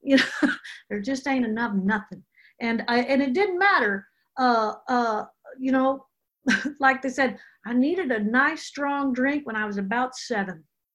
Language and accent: English; Louisiana, United States; I come from Louisiana. I come from good people. My parents were good people.